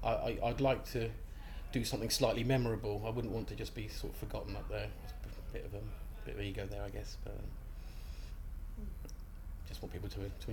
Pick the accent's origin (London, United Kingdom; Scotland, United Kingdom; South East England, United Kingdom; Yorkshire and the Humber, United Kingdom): London, United Kingdom; Perivale; Well, I'm from London. I was born in a place called Perivale, which is just West London, and I've lived there and thereabouts all my life. My mum and dad are what you would call traditional Cockneys. They were born in the Sound of Bow Bells, and so I've lived around sort of West London.